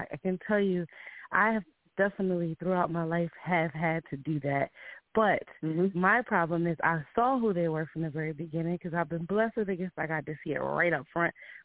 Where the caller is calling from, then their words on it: Atlantic City, New Jersey, United States; I'm calling from Atlantic City.